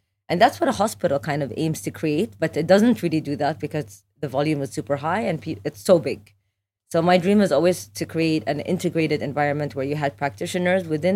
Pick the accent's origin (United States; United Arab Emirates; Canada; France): United Arab Emirates; Abu Dhabi; I'm Iraqi Palestinian by origin, but very Emirati at heart. I grew up in Abu Dhabi